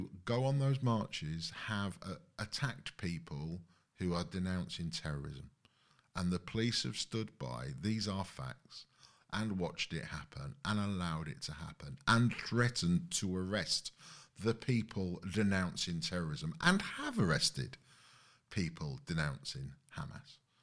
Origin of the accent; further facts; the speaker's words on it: England, United Kingdom; born there; I was born in England. I'm English. Yes, I'm afraid I'm white.